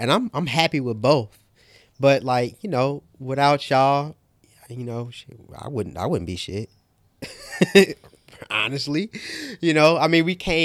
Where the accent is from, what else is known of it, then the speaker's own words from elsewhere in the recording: St. Louis, Missouri, United States; So I curated an art show back home in St. Louis, where I'm originally from. I'm from St. Louis, Missouri.